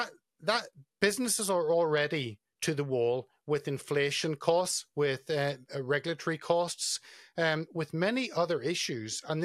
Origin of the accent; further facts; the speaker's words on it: United Kingdom; Again, as a Brit, I sit back and think, if the UK government was telling me we've got a terrorism website and you need to register with it, why is this needed?